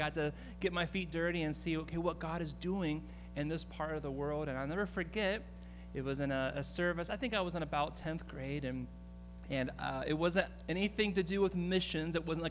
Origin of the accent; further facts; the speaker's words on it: Pennsylvania, United States; Even though we're both from Pennsylvania, we didn't meet until we were in Minnesota in college. We had to go all the way to Minnesota to meet.